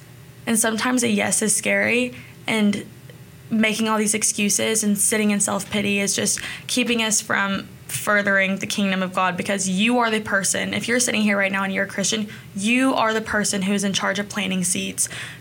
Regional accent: Kentucky, United States; also born or lived in Tennessee; I grew up in the South. I was born in Tennessee, and I was raised in Kentucky

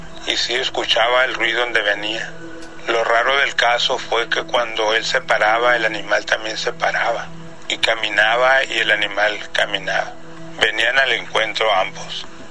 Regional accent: Guasave, Sinaloa, Mexico; Soy de Guasave.

